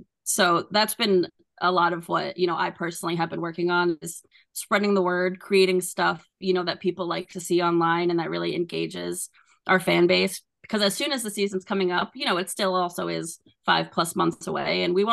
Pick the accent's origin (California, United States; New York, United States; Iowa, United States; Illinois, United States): New York, United States; I'm from New York originally, so same thing. I'm like, back and forth Long Island